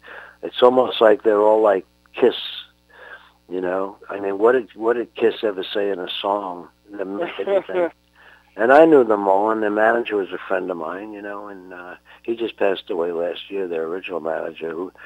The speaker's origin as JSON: {"language": "English", "town": "Brooklyn", "region": "New York", "country": "United States", "tie": "born or raised there", "said": "I grew up in honestly, I come from Brooklyn, where the same place Michael comes from, Bensonhurst, Brooklyn. And Bensonhurst was known for being a Jewish and Italian community and a very mafia-oriented community"}